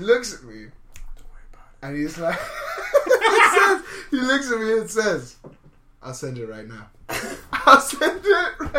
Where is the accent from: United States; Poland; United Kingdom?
United Kingdom; England; Because I'm an English cunt.